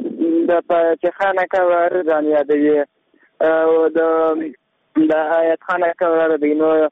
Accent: Maiwand, Kandahar, Afghanistan; د کندهار میوند ولسوالۍ.

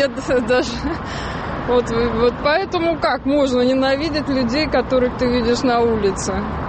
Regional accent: Ukraine; Я украинка.

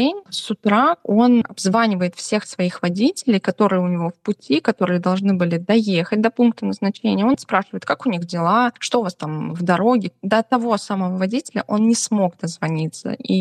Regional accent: Ulyanovsk, Ulyanovsk Oblast, Russia; Мне 29 лет. На данный момент я проживаю в городе Ульяновск. Это мой родной город, где я и Олег, мы здесь родились.

